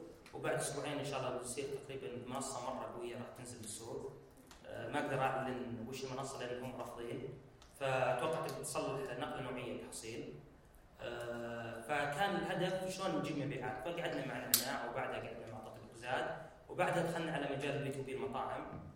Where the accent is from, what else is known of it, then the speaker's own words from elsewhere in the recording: Saudi Arabia; ما كان في الا انا واحد سعودي